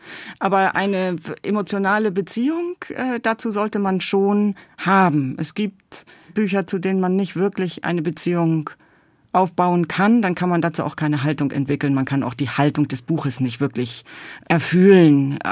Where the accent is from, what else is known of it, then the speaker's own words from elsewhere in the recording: Hamburg, Germany; first language nl; German is a second language; Zunächst mal nur mit Niederländisch. Also das war meine erste Sprache. Mit 6 wurde ich dann nach Hamburg verpflanzt und dann wurden die Sprachen einfach gewechselt.